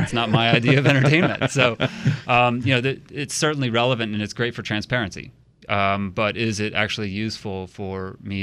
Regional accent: Chicago, Illinois, United States; I'm from the Chicago area.

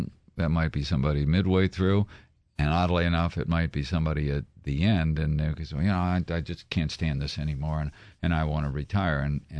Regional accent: Wheaton, United States; I'm a gearhead from Wheaton.

